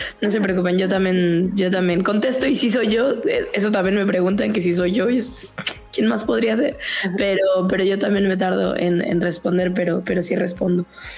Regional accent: Mexico; soy mexicana, conozco todas las marcas

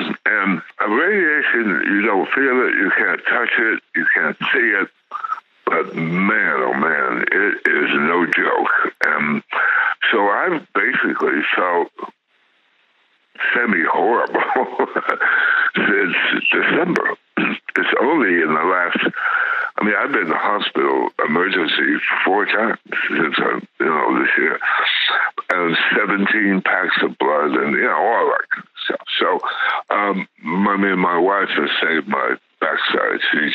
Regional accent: Los Angeles, California, United States; moved away as an adult; also born or lived in New York; I am 81. I was born 1938 in Los Angeles.

